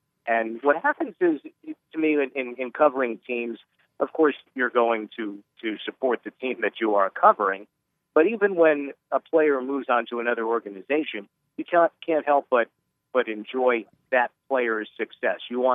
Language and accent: English; New Jersey, United States; growing up in New Jersey, watching Devils games and Rangers games